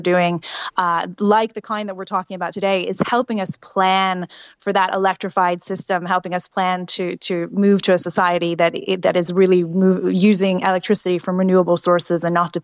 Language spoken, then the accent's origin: English; New Orleans, Louisiana, United States; moved away; I grew up in the United States. And when people ask me, what do I miss about living in the United States, I actually say the plumbing.